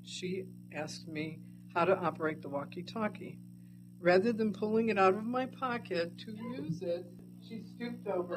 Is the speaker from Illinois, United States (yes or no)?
yes; Chicago, Illinois, United States; And I'm from Chicago. I understand sarcasm.